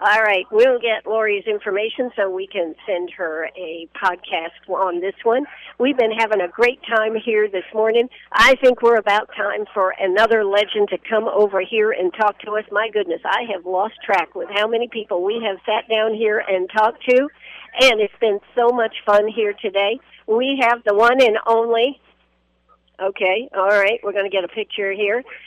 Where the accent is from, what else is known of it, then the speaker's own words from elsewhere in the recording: Maine, United States; Yes, I am from Maine. Yes, I've skated on many ponds.